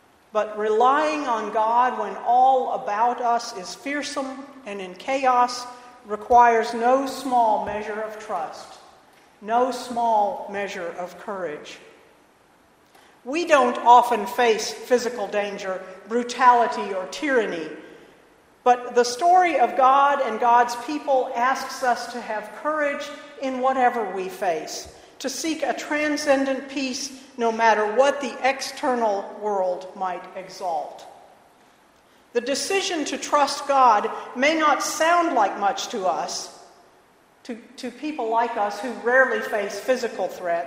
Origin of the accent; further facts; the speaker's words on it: Illinois, United States; The place where I grew up in Illinois had this big rambling house and 7 acres of land